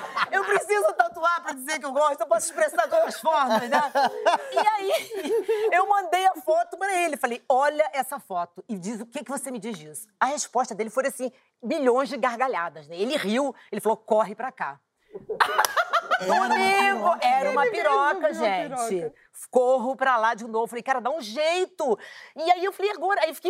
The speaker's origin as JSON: {"language": "Portuguese", "country": "Brazil", "lives_now": "Rio de Janeiro, Brazil", "said": "brasileira, moro aqui no Rio, tudo bem. E aí eu fui morar na África."}